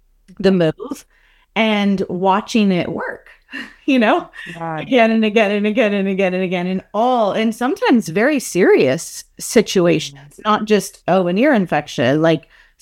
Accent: Florida, United States; I'm from Florida and we spent a lot of time in Mexico

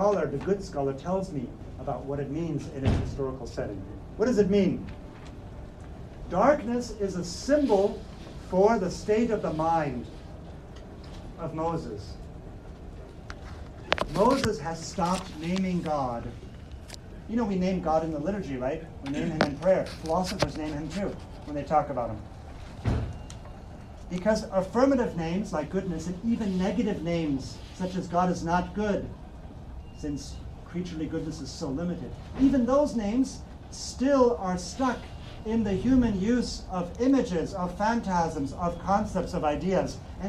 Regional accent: North Rhine-Westphalia, Germany; in Cologne, not far from my hometown in Germany

